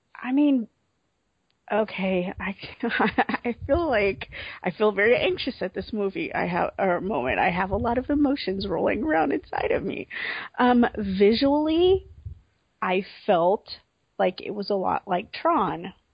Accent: Germany; Plus, my dad made race cars when I grew up in Germany.

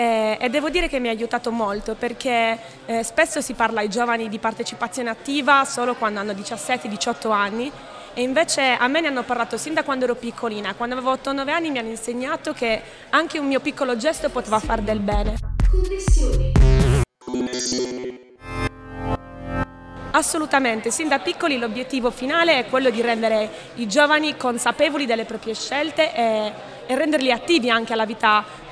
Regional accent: Cagliari, Sardinia, Italy; Sì, anch'io sono di Cagliari.

